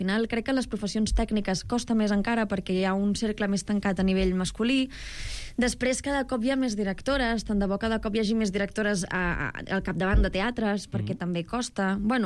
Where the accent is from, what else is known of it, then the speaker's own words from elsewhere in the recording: Barcelona, Catalonia, Spain; les dues som de Barcelona... i vivim a Barcelona